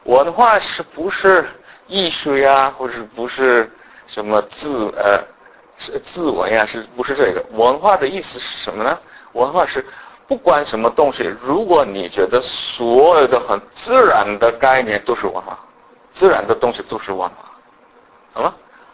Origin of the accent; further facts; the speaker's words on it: South Korea; Chinese is a second language; moved away as an adult; now in China; 我是韩国人，从来没离开过我自己的本国，到我的年纪30多岁的时候。所以呢就是可以说我住的第一个地方是就第一个外国就是中国。